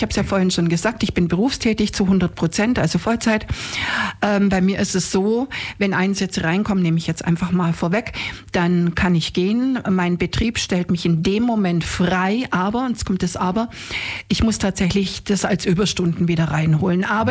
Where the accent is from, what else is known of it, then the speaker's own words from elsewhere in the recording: Ulm, Baden-Württemberg, Germany; Ich bin in Ulm geboren, in Böfingen. Ich bin tatsächlich eine sogenannte Hausgeburt. Bin dann kurzzeitig nach Senden, musste das mit meinen Eltern, da war ich 15 und wo ich eine eigene Wohnung wieder gesucht habe mit 25, bin ich zurück nach Ulm.